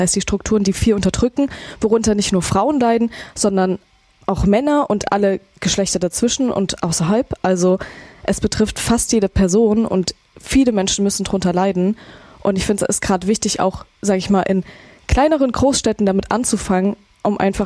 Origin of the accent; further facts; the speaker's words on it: Erfurt, Thuringia, Germany; In ganz Erfurt war es mir erstmal wichtig, weil das hier meine Heimatstadt ist und gerne hier angefangen hätte, weil ich hier auch eben gute Kontakte habe.